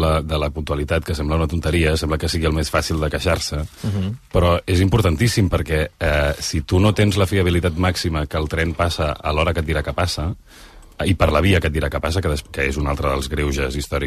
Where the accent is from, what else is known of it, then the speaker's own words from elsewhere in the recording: La Garriga, Catalonia, Spain; Jo soc de la Garriga, per exemple, que hi ha 48 minuts amb tren des de la Garriga fins aquí.